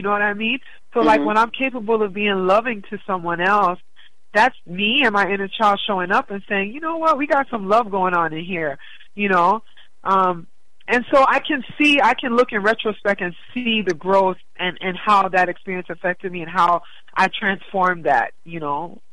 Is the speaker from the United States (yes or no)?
yes; New York, United States; I grew up in New York with my dad. My mom left me in New York with my dad when I was 4 years old.